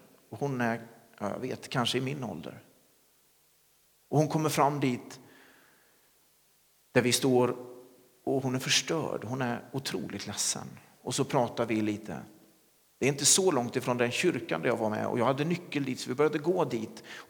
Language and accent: Swedish; Lidköping, Västra Götaland County, Sweden; en plats i Lidköping där jag växte upp.